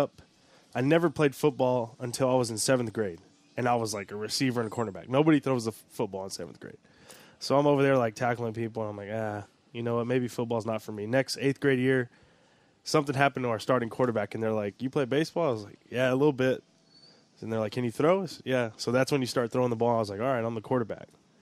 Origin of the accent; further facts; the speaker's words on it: Corpus Christi, Texas, United States; Corpus Christi, Texas.